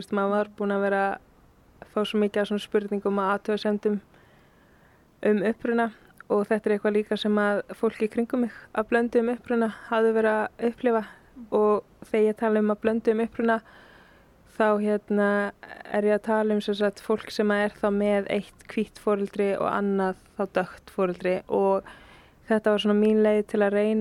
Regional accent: Reykjavík, Capital Region, Iceland; ég er íslensk, mamma mín er íslensk, en pabbi minn, hann er frá Tansaníu, þannig að þú veist, ég er tæknilega séð líka þaðan

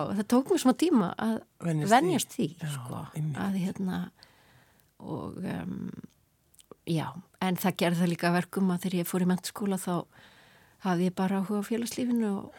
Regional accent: Luxembourg; ég er alveg upp í Luxemburg, já. Bara frá 2 ára aldri. Alveg þangalli ég er hérna unglingur, bara 12-13 ára.

